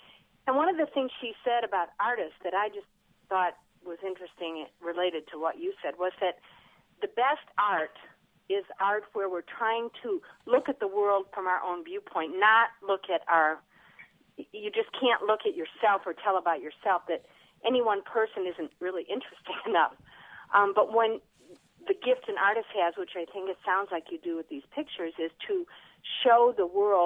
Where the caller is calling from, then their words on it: Pontiac, Illinois, United States; Hi, I'm from Pontiac.